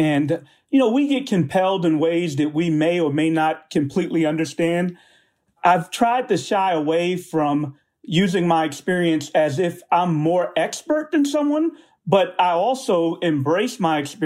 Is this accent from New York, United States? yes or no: yes; Brooklyn, New York, United States; I mean, I grew up in Bedford-Stuyvesant. We did not have silver spoons, but, you know, they were working class individuals.